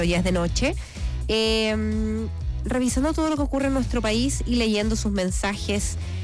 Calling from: Puente Alto, Santiago Metropolitan Region, Chile; de Puente Alto

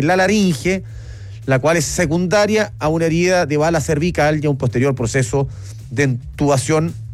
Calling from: Punta Arenas, Magallanes, Chile; de Guardia, yo soy de Cobreloa, pero mañana voy por Argentina, aquí en Punta Arenas.

